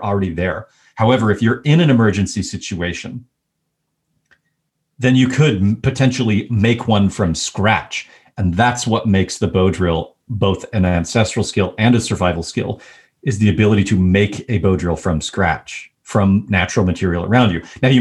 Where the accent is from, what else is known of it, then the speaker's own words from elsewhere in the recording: United States; In some sense, just being an American makes me elite globally, right?